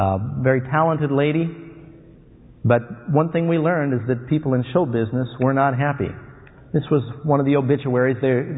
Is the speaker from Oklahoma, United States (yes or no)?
no; New York City, New York, United States; Growing up in New York City, Falcon and I would often have Mom's friends over to the house.